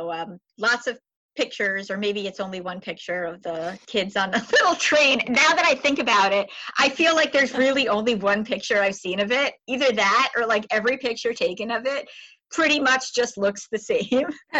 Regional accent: Syosset, New York, United States; when I grew up in Syosset, Lollipop Farms had been gone for quite a while, but there was a kiddie park that was basically like my Disney on Long Island.

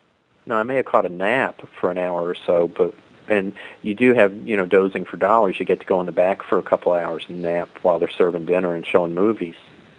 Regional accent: Georgia, United States; means you're leaving your hometown. In my case, I'm pretty close to Atlanta, but I was still leaving my hometown

